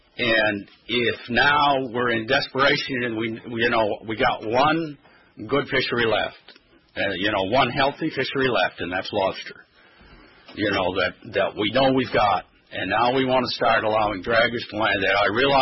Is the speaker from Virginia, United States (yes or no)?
no; Trescott, Maine, United States; from Trescott, Maine.